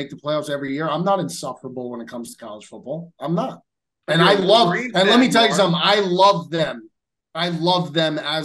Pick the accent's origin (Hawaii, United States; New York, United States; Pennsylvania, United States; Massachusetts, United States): New York, United States; Now the Breezy comes to New York, and it comes to my hometown